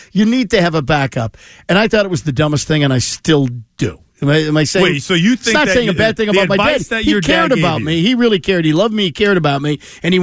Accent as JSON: {"language": "English", "town": "Lynn", "region": "Massachusetts", "country": "United States", "tie": "born or raised there", "said": "Everything was safe. I grew up in Lynn. Lynn was safe in those days. You could go anywhere you want."}